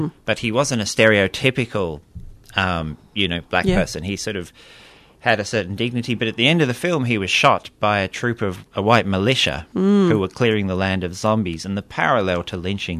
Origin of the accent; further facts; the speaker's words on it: Australia; also born or lived in Liverpool; I was born in Liverpool in the UK, but grew up in Australia my whole life. So we migrated here when I was a little baby.